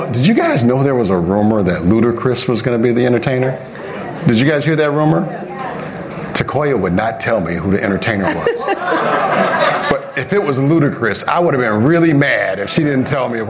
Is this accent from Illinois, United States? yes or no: yes; Maywood, Illinois, United States; also born or lived in Bellwood; I mean, I grew up in Maywood and Bellwood, and, you know, I've lost friends, I've lost family members to violence.